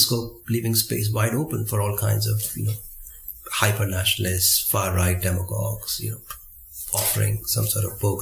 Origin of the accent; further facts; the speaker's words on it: India; I remember growing up in India in the 1970s and 80s